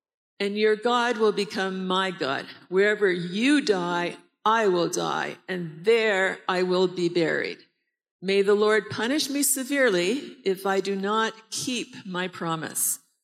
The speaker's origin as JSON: {"language": "English", "country": "Canada", "said": "I am Canadian. My husband is Congolese. We were married in Canada."}